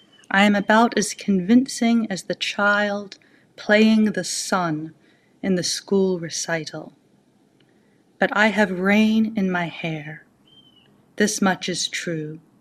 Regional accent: Auckland, New Zealand; I grew up in Auckland, which is a very rainy place.

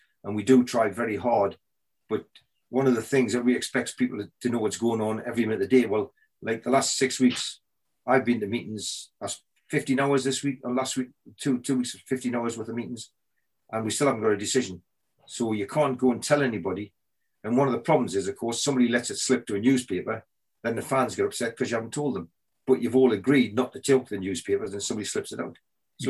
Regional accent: Newcastle, North East England, United Kingdom; now in Scotland; You see, I come from Newcastle and everybody supports Newcastle.

